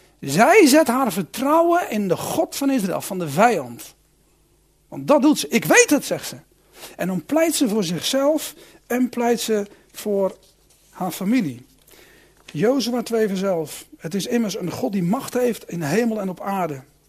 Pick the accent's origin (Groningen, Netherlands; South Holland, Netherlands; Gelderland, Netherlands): South Holland, Netherlands; Ja, ik kom uit het Westland vandaan.